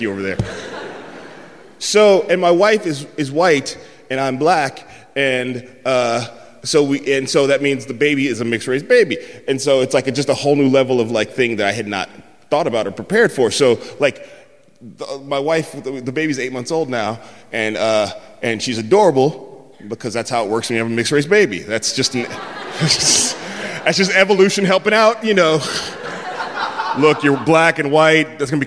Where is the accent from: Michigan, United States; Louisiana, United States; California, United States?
California, United States; San Francisco; And I'm from San Francisco. I've never, ever heard that before